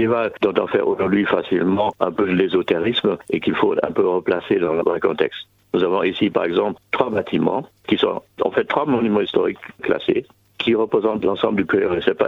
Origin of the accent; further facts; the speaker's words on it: Germany; French is a second language; now in France; comme un nom un peu exotique dit, je ne suis pas d'origine française, mais d'origine allemande, je suis allemand.